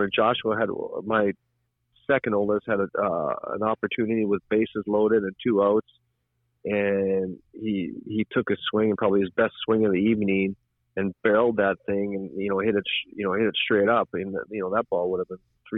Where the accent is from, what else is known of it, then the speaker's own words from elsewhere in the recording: Canada; town ball is literally what I grew up with in Canada.